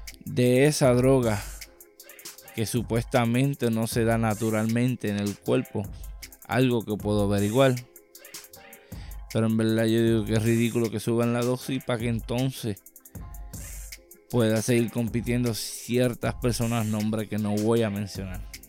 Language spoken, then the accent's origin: Spanish; Puerto Rico; no lo digo porque yo soy a boricua también